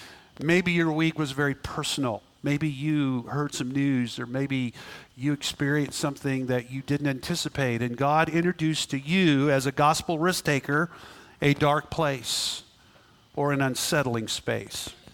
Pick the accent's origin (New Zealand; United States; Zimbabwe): New Zealand; Auckland; born there; I was born in the Commonwealth of Britain. I was born in Auckland, New Zealand.